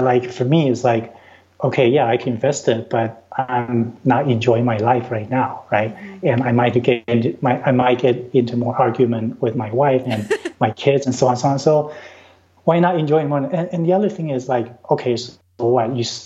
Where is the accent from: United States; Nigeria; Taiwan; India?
Taiwan; now in Vancouver, Canada; I'm originally from Taiwan. … stands for Taiwanese Canadian.